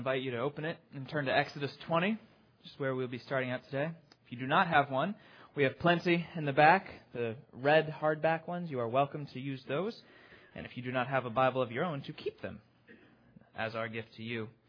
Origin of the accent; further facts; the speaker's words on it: Maryland, United States; also born or lived in Louisville, United States; Many of you know that I'm from Maryland originally, that Becky and I lived in Maryland for a number of years, but that immediately prior to coming to Potomac Heights, we lived in Louisville, Kentucky.